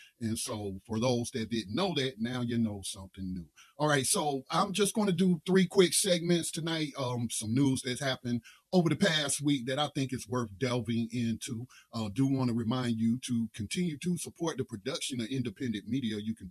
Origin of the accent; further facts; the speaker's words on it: United States; So, you know, I'm American, so-called American through and through.